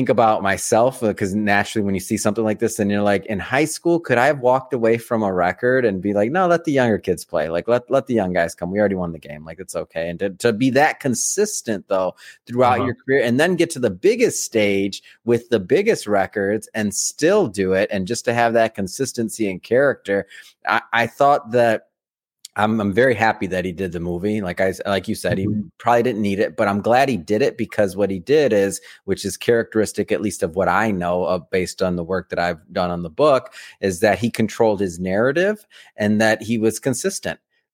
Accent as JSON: {"language": "English", "town": "Detroit", "region": "Michigan", "country": "United States", "tie": "born or raised there", "said": "So no, born and raised, I'm from Detroit. So right there, Southwest Detroit. So born and raised, watched him."}